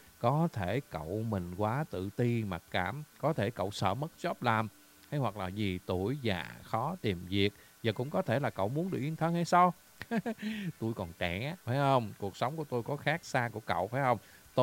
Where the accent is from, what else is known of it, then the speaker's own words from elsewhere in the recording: United States; Tôi sinh ra và tôi lớn lên tại Hoa Kỳ. Tôi mang quốc tịch Hoa Kỳ nhưng mà không ảnh hưởng nhiều về cái lối sống của Hoa Kỳ.